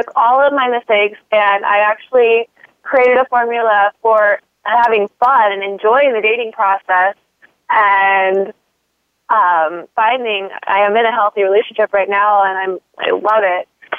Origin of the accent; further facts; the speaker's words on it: San Diego, California, United States; I'm from San Diego.